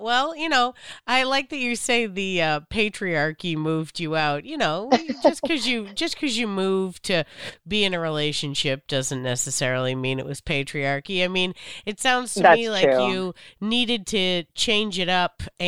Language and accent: English; Boston, Massachusetts, United States; now in Austin, United States; I forgot to mention I'm from Boston. So New York is like, oh, look at how gentle and sweet they are to each other. Like, now I live in Austin